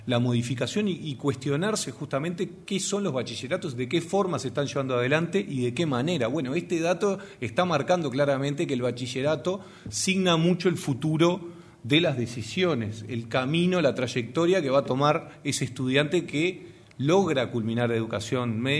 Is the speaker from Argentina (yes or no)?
no; Uruguay